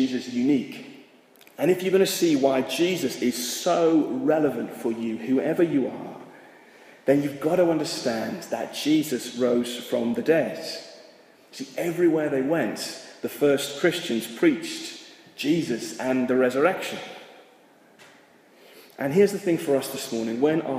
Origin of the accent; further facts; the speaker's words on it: England, United Kingdom; I'm from England, so you have to translate my qualifications.